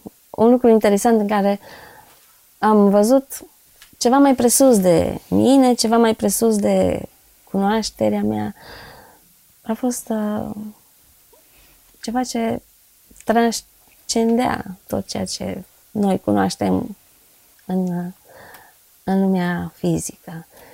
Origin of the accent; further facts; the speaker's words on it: Târgu Mureș, Mureș County, Romania; Da, și am crescut în Târgu Mureș.